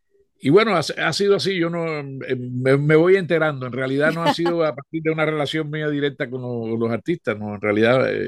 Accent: Cuba; also born or lived in Spain; no me fui de Cuba para cantar mis canciones, ni me fui de Cuba para dar mis ideas políticas

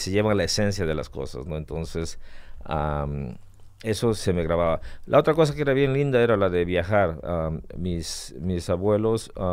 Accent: Orizaba, Veracruz, Mexico; en el mercado de Orizaba, que es donde yo nací y donde viví

